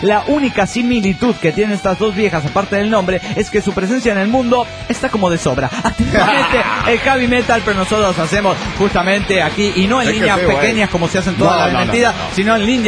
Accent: Oaxaca, Mexico; de Oaxaca, México.

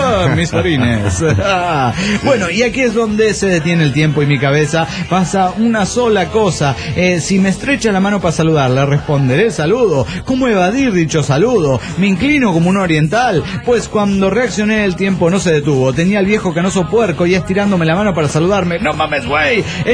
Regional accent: Nogales, Sonora, Mexico; No, ahora sí, yo soy de Nogales, Sonora.

